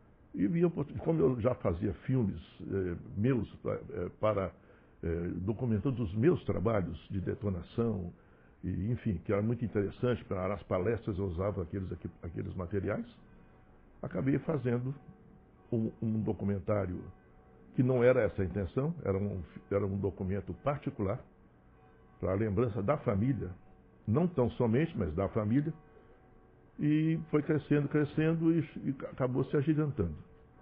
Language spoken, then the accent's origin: Portuguese; Minas Gerais, Brazil; moved away as an adult; Eu saí de Minas para cá, para trabalhar.